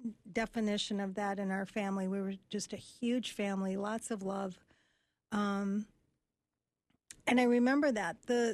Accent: Michigan, United States; I grew up in the Upper Peninsula, so also known as a Youper.

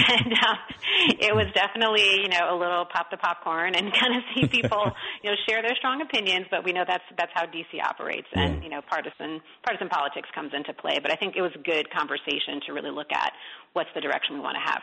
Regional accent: Detroit, Michigan, United States; You know, growing up in Detroit and seeing the inequality in my own neighborhood definitely fueled me to that work.

